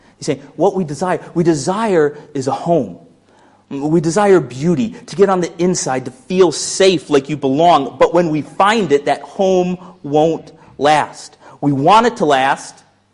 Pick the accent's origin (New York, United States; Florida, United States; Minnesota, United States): Florida, United States; I grew up in Florida, where it's a lot hotter, and you'd go to the beach.